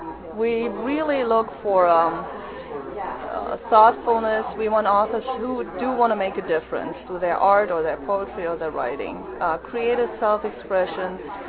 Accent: Germany; as I grew up in Germany, we have very well-developed conscience when it comes to the environment

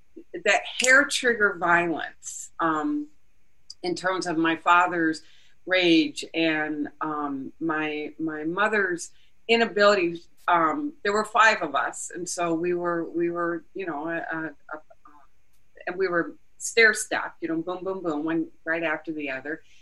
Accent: Wisconsin, United States; I grew up in Wisconsin, and my dad moved back south to Louisiana, and one by one took kids with him.

